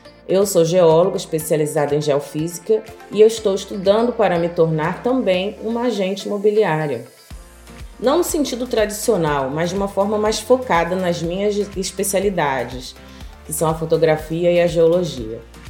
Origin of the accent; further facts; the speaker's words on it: Brazil; Eu nasci no Brasil, um país onde vivemos uma guerra civil diária entre traficantes e policiais.